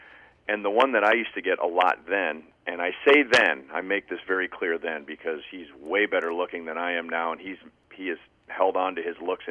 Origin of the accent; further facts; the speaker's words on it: Santa Monica, California, United States; I grew up in Santa Monica, California.